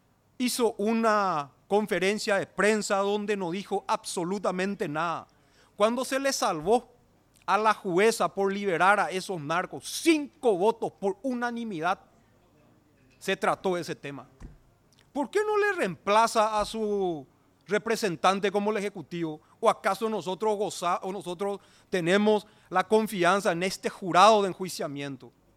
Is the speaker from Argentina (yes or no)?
no; Paraguay; El sueño a querer alcanzar un mejor país es lo que nos mueve como paraguayos